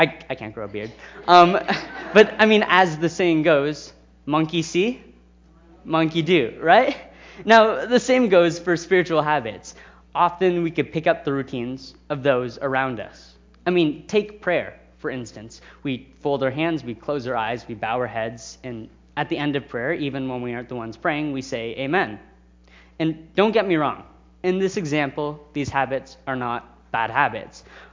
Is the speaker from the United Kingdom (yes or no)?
no; Brockville, Ontario, Canada; last summer I worked at a church back in my hometown of Brockville.